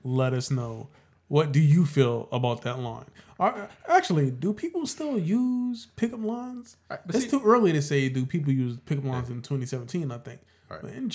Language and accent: English; New York City, New York, United States; You know what it is? I'm a New Yorker.